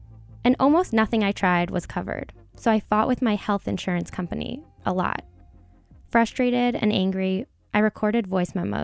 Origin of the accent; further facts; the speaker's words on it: Chicago, Illinois, United States; now in Jerusalem, Israel; I'm from Chicago, but these days I live in Jerusalem.